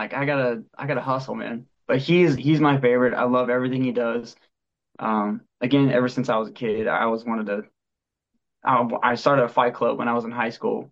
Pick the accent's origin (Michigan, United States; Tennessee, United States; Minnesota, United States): Tennessee, United States; I'm from Tennessee myself originally, so I can kind of identify with the backwoods of stories like